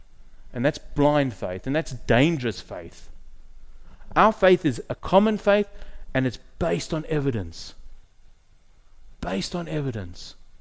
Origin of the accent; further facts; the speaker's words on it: South Africa; I come from South Africa, as I've said earlier.